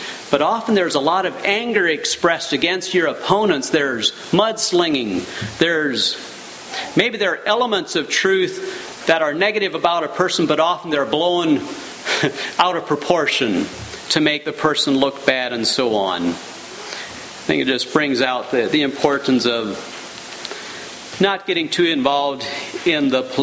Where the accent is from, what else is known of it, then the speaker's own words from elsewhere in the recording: Ohio, United States; I remember growing up in East Holmes, where I grew up in Ohio, was a dry area.